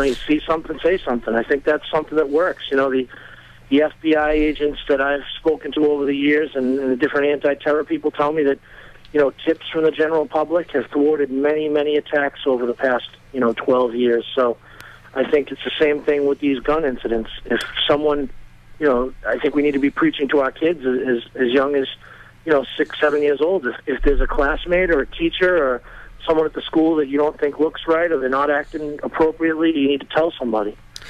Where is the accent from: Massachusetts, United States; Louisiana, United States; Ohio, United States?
Massachusetts, United States; Brockton; I grew up in Brockton, and most of the drug dealers that I knew of had pit bulls